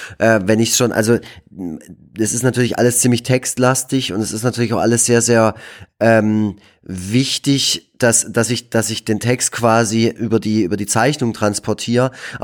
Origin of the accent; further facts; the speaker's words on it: Baden-Württemberg, Germany; now in Stuttgart, Germany; Ursprünglich komme ich aber aus dem Nordschwarzwald und war auch schon zwischenzeitlich in anderen Städten gelebt, aber seit 5 Jahren bin ich jetzt in Stuttgart, Bad Cannstatt.